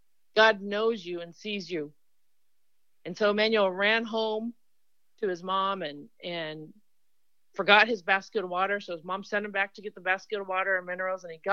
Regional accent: Midwest, United States; and I'm from the Midwest.

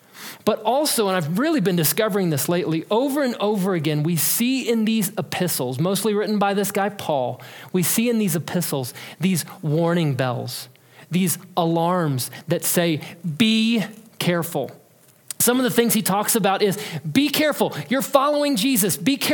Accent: Kansas, United States; Growing up in Kansas, we had tornado warnings that would sound when a tornado was coming.

